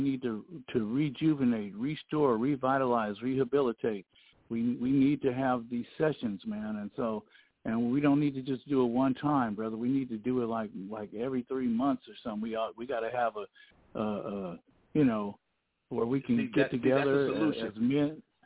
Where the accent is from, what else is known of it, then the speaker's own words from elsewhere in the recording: Los Angeles, California, United States; People that live in South Central Los Angeles in the Crenshaw area, and I'm born and raised in Baldwin Hills. I've been there all my life.